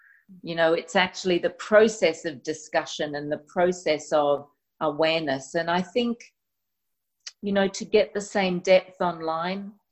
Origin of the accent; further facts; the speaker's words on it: Australia; accent: Australian; Because my accent, even the Aussie accent, can be a bit challenging for people.